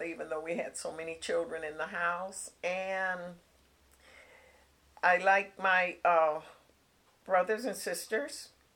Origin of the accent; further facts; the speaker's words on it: Detroit, Michigan, United States; born there; Okay, I was born in Detroit, Michigan, 1933.